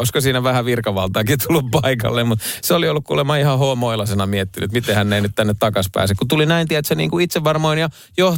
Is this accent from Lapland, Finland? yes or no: no; Vantaa, Uusimaa, Finland; mä oon itse asunut Hakunilassa, mä oon Itä-Vantaalta kotosia